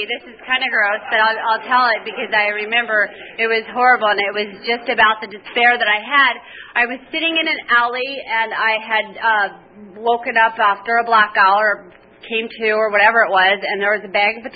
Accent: United States; I grew up in the North Park area. I actually wasn't born here, but I grew up here.

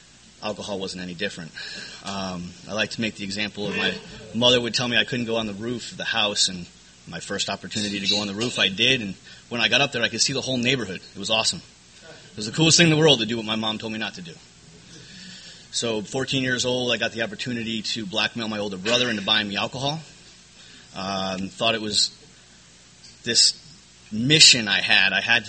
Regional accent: Connecticut, United States; born there; moved away; I guess originally I was born in Connecticut, so I'm an East Coast native.

